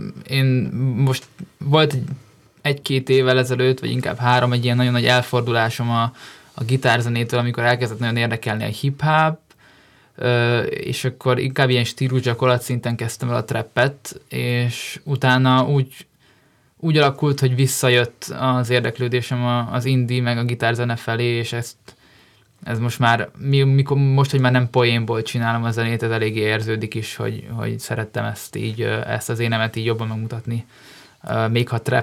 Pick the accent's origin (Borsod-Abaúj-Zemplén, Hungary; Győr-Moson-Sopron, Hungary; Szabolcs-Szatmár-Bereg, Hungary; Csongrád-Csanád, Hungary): Borsod-Abaúj-Zemplén, Hungary; Én Tokajhegyen nőttem fel, egy kis faluban